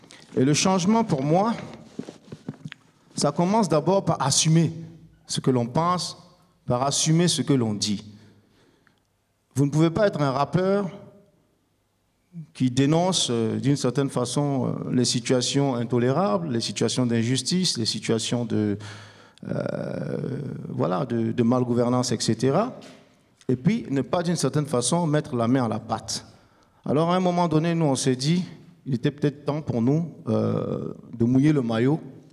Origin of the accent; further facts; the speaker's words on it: Burkina Faso; je suis burkinabé. Plus précisément de père burkinabé et de mère française, mais je suis né, j'ai grandi au Burkina Faso.